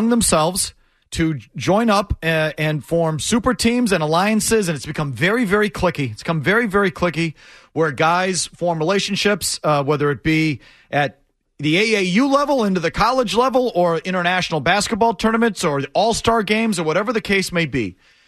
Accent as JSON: {"language": "English", "town": "Milwaukee", "region": "Wisconsin", "country": "United States", "tie": "born or raised there", "said": "You know, all due respect to my hometown and what it means to Milwaukee."}